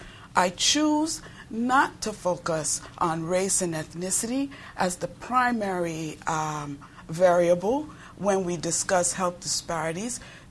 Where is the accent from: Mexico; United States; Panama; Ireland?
Panama; I was born and raised my childhood in Panama. For those of you who are challenged geographically, that's Central America.